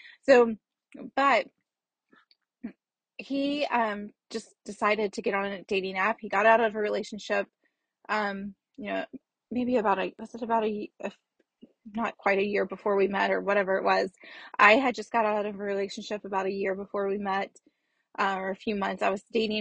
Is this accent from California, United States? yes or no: no; Louisville, Kentucky, United States; And my hometown it's a smaller city. It's Louisville, Kentucky, or Louisville for those who are not from there.